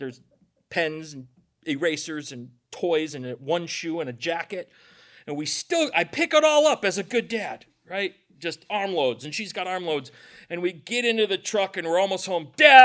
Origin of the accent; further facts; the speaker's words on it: United States; One of the difficulties as being an American Christian living in the Midwest, in Michigan